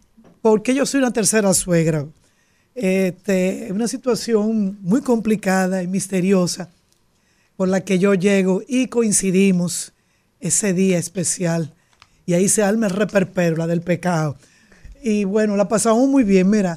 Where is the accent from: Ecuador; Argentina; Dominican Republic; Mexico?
Dominican Republic; Como los dominicanos, que tenemos una forma especial de enfrentar las situaciones